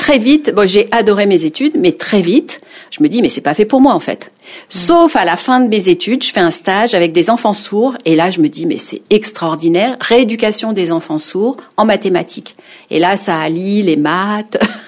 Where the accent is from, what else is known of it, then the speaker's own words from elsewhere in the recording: Grand Est, France; born there; je suis née en Lorraine, dans une famille très modeste, il y a 63 ans. Je suis née en 1963 et mes grands-parents étaient immigrés italiens. Voilà … Je parle pas très bien italien parce qu'on ne me l'a jamais appris.